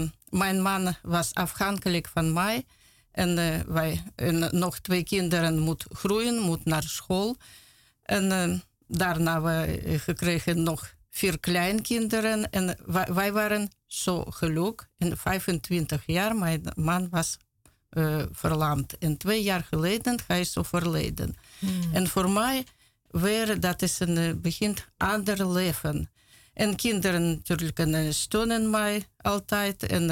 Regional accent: Russia; Dutch is a second language; moved away as an adult; now in Netherlands; En ik kwam uit Rusland en met mijn man en twee kinderen en bijna 30 jaar geleden.

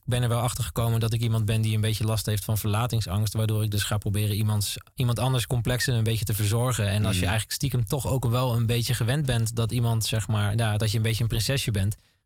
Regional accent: Groningen, Netherlands; Ik kom uit Groningen, dus ik zie dat niet vaak hier in Groningen.

